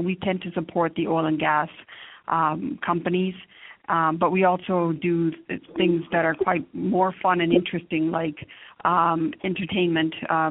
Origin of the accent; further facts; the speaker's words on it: Canada; also born or lived in India; now in United States; I'm born in India, I was raised in Canada, I did a brief stint in Japan, and now I am a citizen of the United States as well.